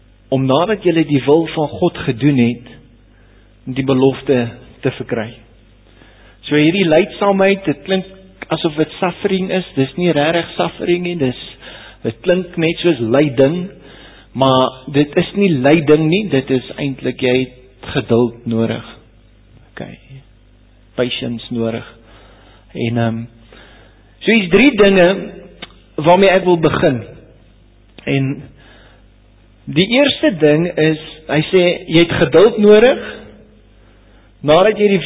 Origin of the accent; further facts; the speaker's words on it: Sabie, Mpumalanga, South Africa; So ons is daar van Sabie af, jy weet, en dit is bietjie groener daar so